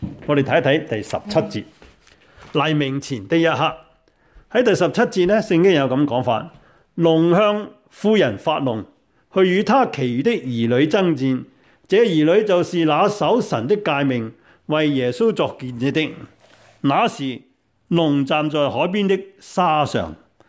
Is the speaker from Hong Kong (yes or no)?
yes; Hong Kong; 我们是香港来的，更加看到整个香港的乱局和改变